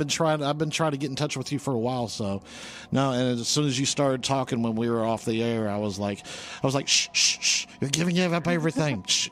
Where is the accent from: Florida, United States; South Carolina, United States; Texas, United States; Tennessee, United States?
Florida, United States; I'm surprised I could spell that because I'm from Florida. You know, we can't spell anything.